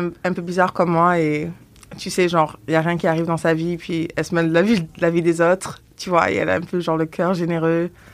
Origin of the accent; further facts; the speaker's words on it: Blagnac, Occitanie, France; also born or lived in Toulouse; Moi, je suis née à Blagnac. Enfin, je suis née à Toulouse, mais j'ai grandi à Blagnac, là où il y a l'aéroport.